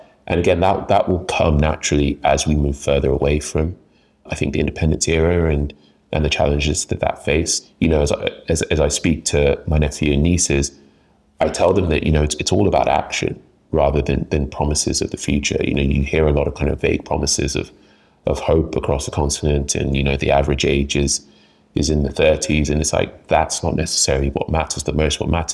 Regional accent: Nigeria; now in London, United Kingdom; my family live in Nigeria. I live in London. I'm back in Nigeria a lot. My experiences of being Nigerian

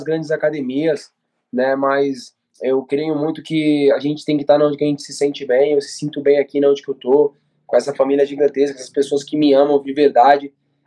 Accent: Brazil; Nós que somos brasileiros, é nosso.

